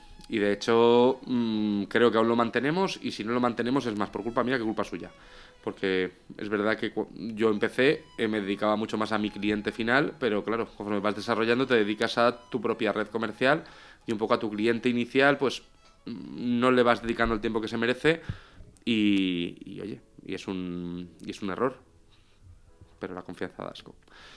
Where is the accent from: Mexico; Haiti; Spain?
Spain; Valencia, Valencian Community; Yo soy muy valenciano, es decir, y no díscolo ni tal, me encanta mi ciudad, me encanta mi gente, me encanta mi cultura